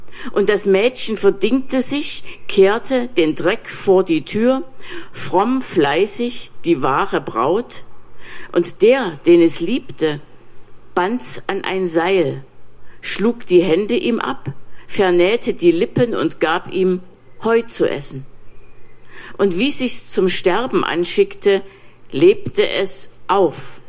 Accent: Germany; dass ich als Deutsche immer so klar sage, was Böses geschehen ist in der Weltgeschichte.

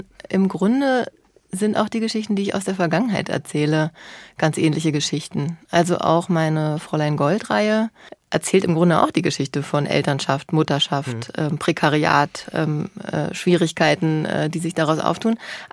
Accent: Berlin, Germany; Ich bin ja Berlinerin und ich schreibe natürlich unheimlich gerne über Berlin.

